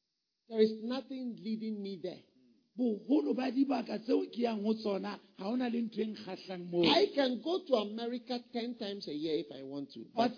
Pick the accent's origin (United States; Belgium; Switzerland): Switzerland; I come from Switzerland.